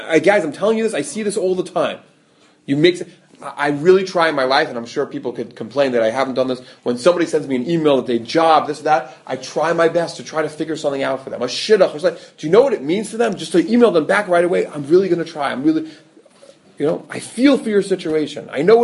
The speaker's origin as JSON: {"language": "English", "region": "New York", "country": "United States", "said": "I Google, you know, I'm from New York. I don't know anything about these schools."}